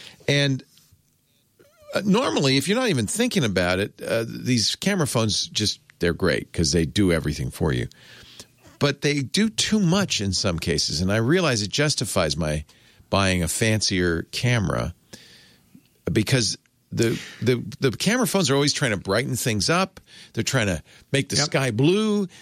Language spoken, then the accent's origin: English; California, United States; I'm a Californian.